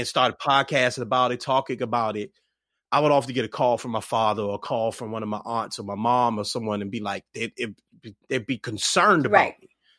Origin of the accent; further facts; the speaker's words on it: Washington, District of Columbia, United States; we talked about being from DC. I'm from Southeast